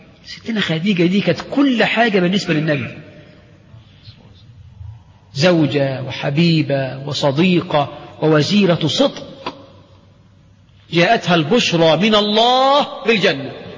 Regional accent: Egypt; عندنا في مصر العوام النساء العجائز يقولنا لأنه طلع من الدنيا الواسعة للدنيا الضيقة

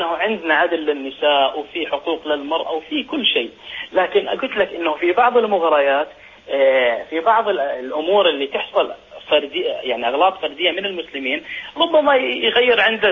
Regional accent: Sweden; انا من السويد

